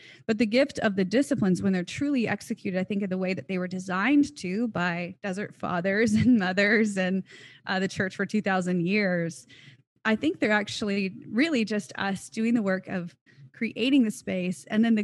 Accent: Southern United States, United States; You know, I grew up in the South and spiritual formation was not the language that we used for this

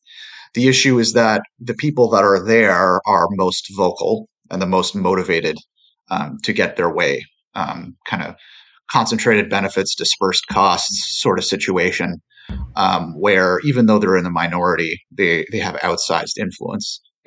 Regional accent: Kitchener-Waterloo, Ontario, Canada; So my hometown and Kitchener-Waterloo, an extended commuting distance from Toronto, but it's still a bit of a stretch.

